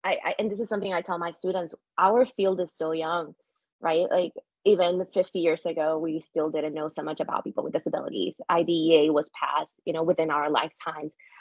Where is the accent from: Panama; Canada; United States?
Panama; I'm originally from Panama, so we went to the mountains of Panama